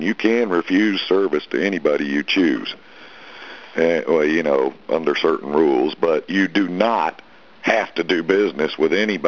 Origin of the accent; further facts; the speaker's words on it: Happy Hill Community, Alabama, United States; When I was growing up in Alabama in a little town called Happy Hill Community